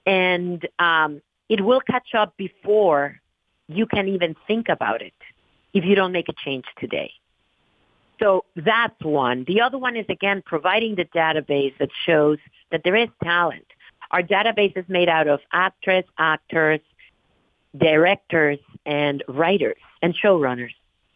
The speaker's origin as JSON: {"language": "English", "country": "Mexico", "tie": "born or raised there", "second_language": "English", "lives_now": "United States", "said": "even though I am an immigrant and I was born and raised in Mexico"}